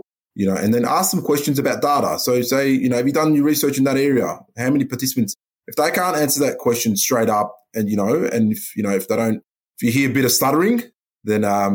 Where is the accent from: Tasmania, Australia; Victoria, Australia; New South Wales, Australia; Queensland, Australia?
Victoria, Australia; Heidelberg; So I grew up in Heidelberg.